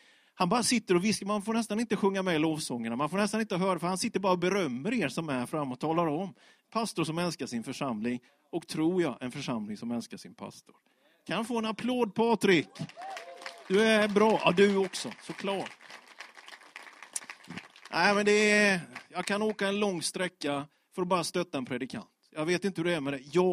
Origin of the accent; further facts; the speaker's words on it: Björkeby, Sweden; jag växte upp med UV-scout och jag har varit i Allians. Men annars är jag uppvuxen i en liten pingstförsamling. På Vischan, på den lilla orten Björkeby.